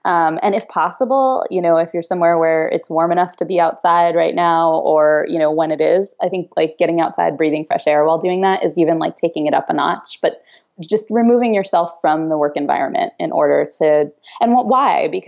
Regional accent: East Coast, United States; moved away as an adult; I grew up on the East Coast where it was definitely cold winters. And I left as soon as I could, you know, mostly because of the weather.

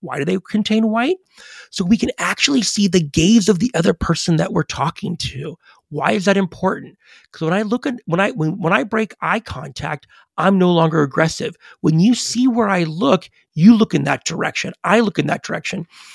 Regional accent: United States; I was typical kid growing up in America in many ways.

